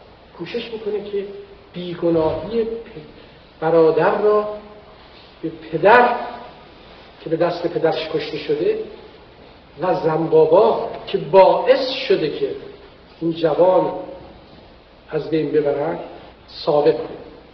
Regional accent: Iran; moved away; همه تون و هموطنان عزیزم که دور از ایران هستیم دوست دارم،

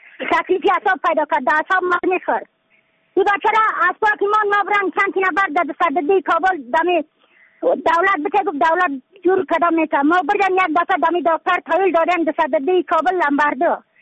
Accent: Badakhshan, Afghanistan; از بدخشان هستم، مرکز بدخشان ولسوالی اتلی پایان قیره وینگ.

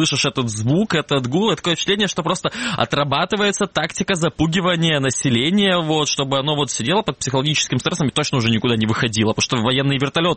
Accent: Kerch, Crimea, Ukraine; Керчь, где всего 17 самолетов почему-то должны пролететь. Обделили почему-то мой родной город, я не знаю.

